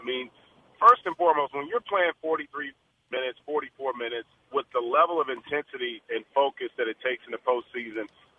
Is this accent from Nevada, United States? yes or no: yes; Las Vegas, Nevada, United States; because I grew up in Las Vegas, huge fan of Coach Stark and the Running Rebels.